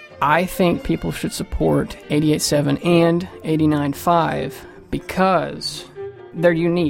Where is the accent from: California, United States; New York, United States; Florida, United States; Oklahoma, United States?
Oklahoma, United States; Tulsa; I'm from Tulsa, born and raised